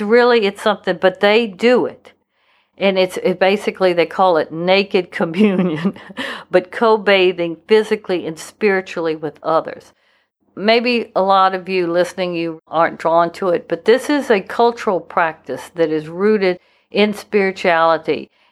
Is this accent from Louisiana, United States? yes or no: yes; Louisiana, United States; I mean, I'm from Louisiana. It's really hard